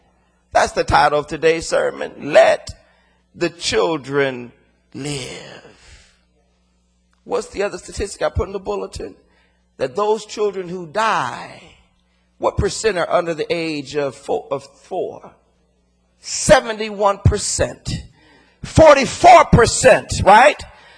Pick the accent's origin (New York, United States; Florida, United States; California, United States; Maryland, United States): California, United States; Los Angeles; I'm a kid from South Central LA, y'all.